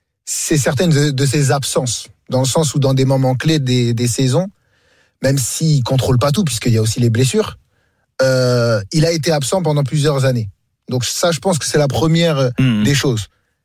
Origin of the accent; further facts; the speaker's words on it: France; born there; Je suis né en France.